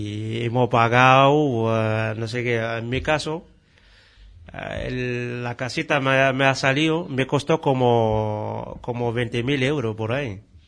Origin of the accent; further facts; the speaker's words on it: Larache, Tanger-Tetouan-Al Hoceima, Morocco; now in Spain; Pues he llegado a España porque estuve buscando un futuro mejor que lo que tenía en mi país.